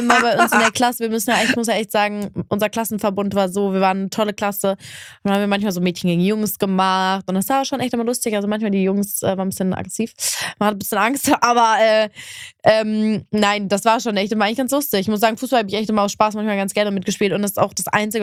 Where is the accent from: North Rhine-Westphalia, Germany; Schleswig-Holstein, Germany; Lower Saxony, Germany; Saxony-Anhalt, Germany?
North Rhine-Westphalia, Germany; Cologne; Ich bin ja auch Kölnerin